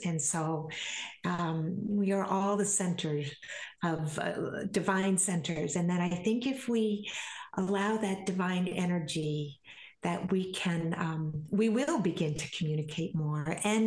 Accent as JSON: {"language": "English", "region": "Vermont", "country": "United States", "moved": "yes", "said": "I came from Vermont. I just moved out here recently, and I came for the babies."}